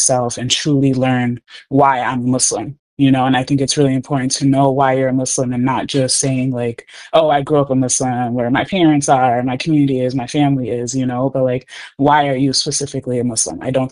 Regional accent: Michigan, United States; also born or lived in Gambia; I grew up in Michigan. So I was born in Gambia, West Africa. And then I came to America when I was like 2.5, 3 years old.

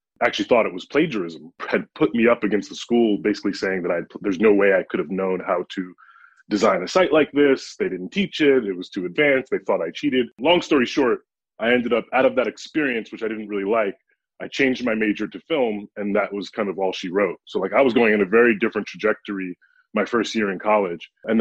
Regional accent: Brooklyn, New York, United States; That's right. Born and raised.

